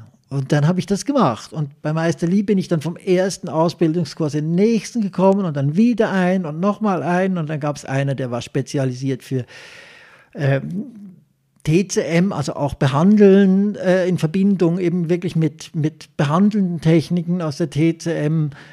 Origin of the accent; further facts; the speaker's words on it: Switzerland; das waren natürlich alles Sachen, die ich bei uns in der Schweiz oder auch in Deutschland so nicht hätte anwenden dürfen